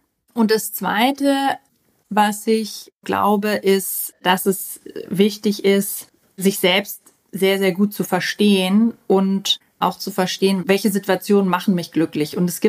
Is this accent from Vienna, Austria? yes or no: no; Vorarlberg, Austria; ich weiß, ich klinge wie Hannover, aber ich bin eigentlich Österreicherin und bin mit zwei ganz extremen österreichischen Dialekten aufgewachsen und habe mich dann irgendwie für Hochdeutsch entschieden.